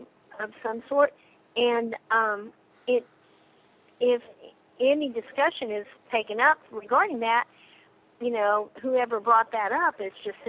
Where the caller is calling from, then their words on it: Tulsa, Oklahoma, United States; I am from Tulsa.